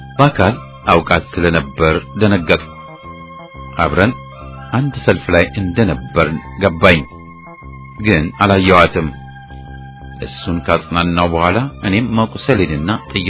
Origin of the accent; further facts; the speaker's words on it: Addis Ababa, Ethiopia; ተወልጄ ያደግኩባት አዲስ አበባ እንደዚያን ቀን ሆና አይቻት አላውቅም።